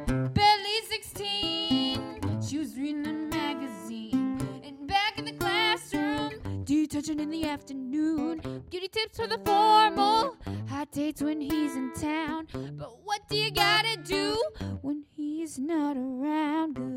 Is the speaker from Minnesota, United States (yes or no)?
yes; Minnesota, United States; also born or lived in South Korea; Well, I was adopted from South Korea, and then when I was a wee bitty bitty baby, I came to Minnesota.